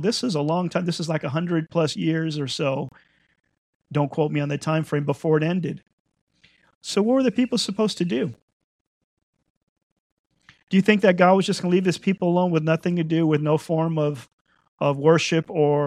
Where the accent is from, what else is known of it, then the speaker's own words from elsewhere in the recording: Southern United States, United States; I mean, we're from the South, so my family's lost everything multiple times in hurricanes.